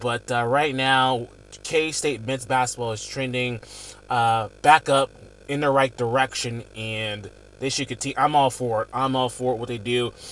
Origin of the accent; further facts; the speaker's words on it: Georgia, United States; also born or lived in Florida; Well, I'm originally from Georgia, but I lived in Florida most of my life.